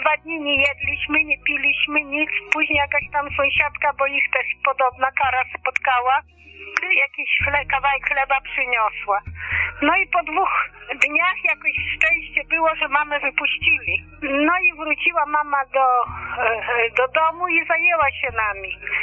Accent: Vilnius, Vilnius County, Lithuania; my z Wilna jesteśmy. Jak była wojna i się zaczęła w Wilnie

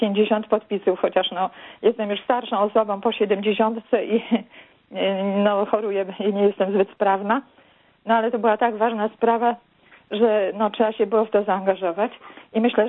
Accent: Bydgoszcz, Kuyavian-Pomeranian Voivodeship, Poland; Ja jestem z Bydgoszczy, a moje dzieciństwo spędzałam i wczesną młodość w Borach Tucholskich, w Tleniu i w okolicach.

